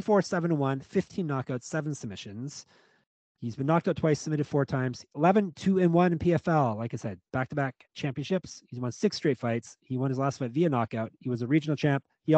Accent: Hawaii, United States; which may be a future nickname for me as well, because I am Hawaiian after all.

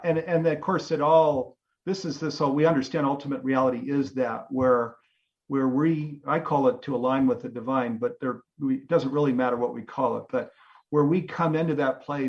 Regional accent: California, United States; You know, I come from Silicon Valley.

